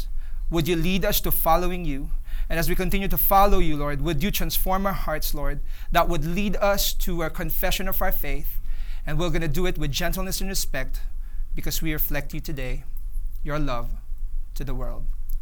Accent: Philippines; So we came from the Philippines, and we're just here for a few days

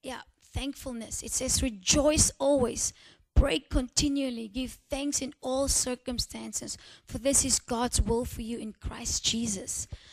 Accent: South Africa; I'm South African. We don't say y'all.

